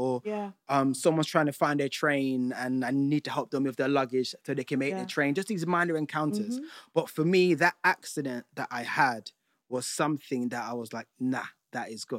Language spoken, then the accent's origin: English; Nigeria; Now, being Nigerian, yeah.